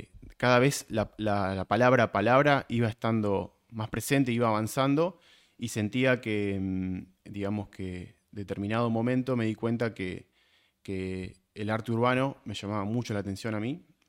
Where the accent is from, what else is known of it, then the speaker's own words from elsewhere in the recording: Mercedes, Buenos Aires Province, Argentina; Yo soy de la ciudad de Mercedes, que queda a 100 kilómetros de capital.